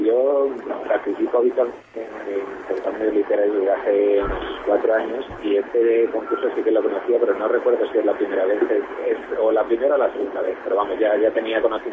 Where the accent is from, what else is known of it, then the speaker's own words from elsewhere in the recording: Salamanca, Castile and León, Spain; now in Madrid, Spain; no soy madrileño, yo soy de Salamanca, lo que pasa es que vivo en Madrid desde hace ya bastantes años